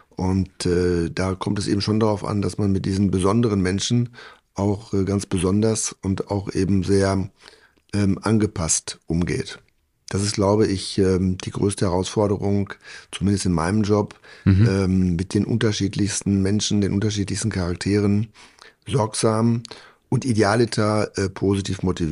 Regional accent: Hamm, North Rhine-Westphalia, Germany; Ich komme, darauf lege ich wirklich sehr viel Wert, ich komme aus Hamm in Westfalen. Mhm. Und das ist deswegen für mich wichtig, weil das eine Gegend ist, das ist also Hamm ist vielleicht für die es nicht kennen, ungefähr 30 Kilometer östlich von Dortmund.

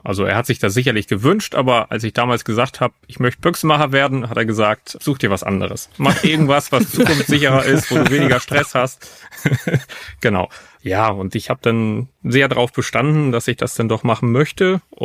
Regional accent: Poland; Ich bin in Polen aufgewachsen

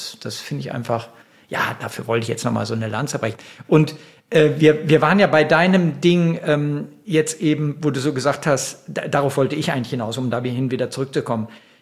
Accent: Neuss, North Rhine-Westphalia, Germany; ist schon eine Neuss, wo ich geboren bin, ist schon eine Großstadt, hat 150.000 Einwohner.

